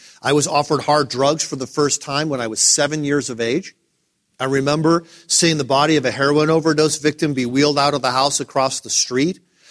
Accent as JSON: {"language": "English", "town": "Detroit", "region": "Michigan", "country": "United States", "tie": "born there", "said": "I was born in Detroit, Michigan. A couple of years after I was born, there were riots in the city of Detroit."}